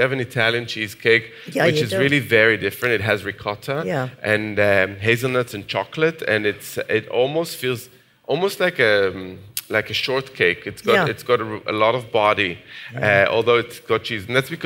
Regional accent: Jerusalem, Jerusalem District, Israel; this corner of the Mediterranean where I grew up in Jerusalem

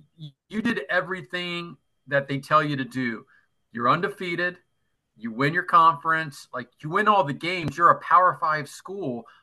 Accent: Cincinnati, Ohio, United States; I grew up in Cincinnati, always a Red fan

